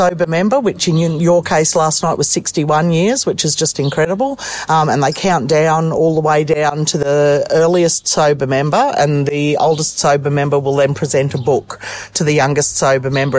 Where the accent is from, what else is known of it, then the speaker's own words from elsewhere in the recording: Gold Coast, Queensland, Australia; I'm from the Gold Coast in Australia.